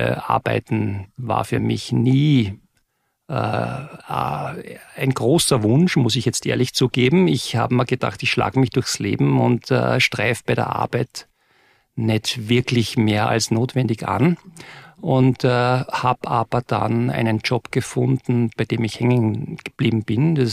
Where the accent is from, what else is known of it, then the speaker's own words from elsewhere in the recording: Salzburg, Austria; born there; ich bin geboren in Salzburg, am Stadtrand von Salzburg, was nicht viel heißt, weil Salzburg hat 140.000 Einwohner und wenn du da am Stadtrand wohnst, dann bist du trotzdem in einer Viertelstunde mit dem Fahrrad im Zentrum.